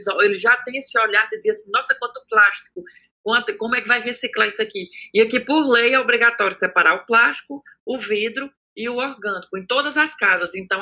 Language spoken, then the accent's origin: Portuguese; Ceará, Brazil; Porque eu cresci no Cariri, então eu cresci nessa realidade.